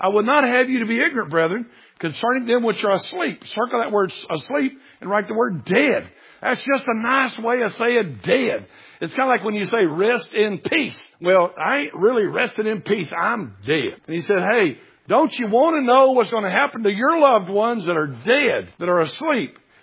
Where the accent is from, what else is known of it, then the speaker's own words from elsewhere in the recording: Tennessee, United States; I'm from Tennessee. That's fine to say that.